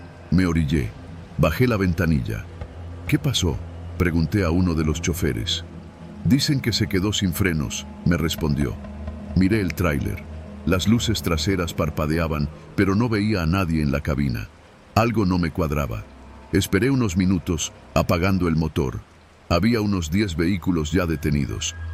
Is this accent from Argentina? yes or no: no; León, Guanajuato, Mexico; tengo 49 años, soy originario de León y llevo casi 30 en la carretera.